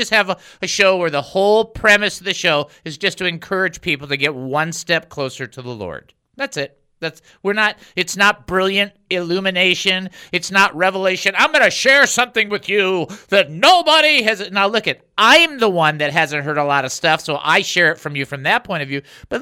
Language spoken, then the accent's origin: English; Michigan, United States; now in Texas, United States; I was born in Michigan. And in Michigan, we would go to summer camp.